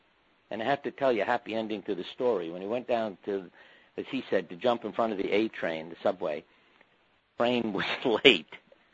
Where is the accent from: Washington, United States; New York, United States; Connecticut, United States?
Connecticut, United States; People often ask me where I'm from, and I tell them I'm from Connecticut.